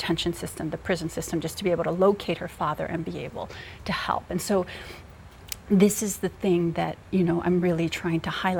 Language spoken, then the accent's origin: English; Chicago, Illinois, United States; I grew up near the Cook County Jail in Chicago, and I grew up in a neighborhood that was devastated by mass incarceration.